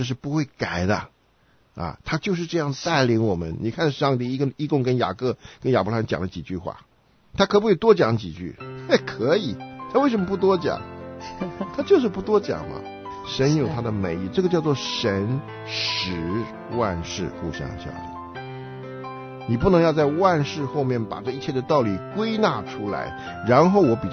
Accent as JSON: {"language": "Chinese", "country": "China", "said": "今天呢，轮到我们中国人、东方人、朝鲜人。"}